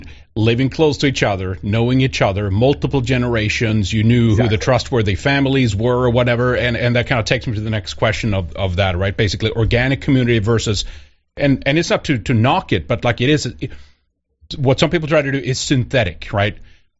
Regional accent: Sweden; English is a second language; where I grew up in Sweden, even a socialist country

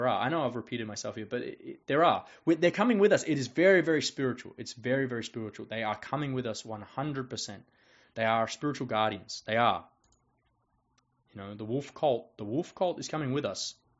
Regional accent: Australia; I am an Australian. You know me. I'm an Australian.

